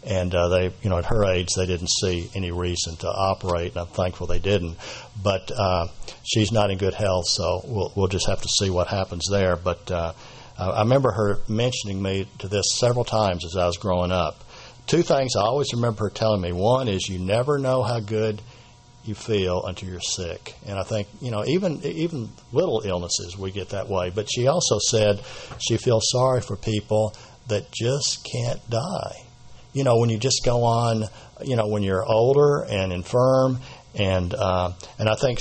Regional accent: Nashville, Tennessee, United States; I grew up in Nashville, Tennessee, and my parents, I had really good parents.

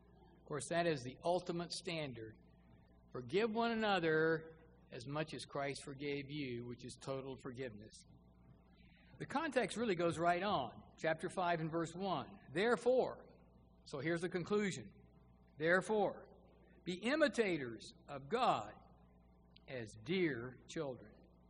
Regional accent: the South, United States; growing up in the South, though, it was an interesting combination

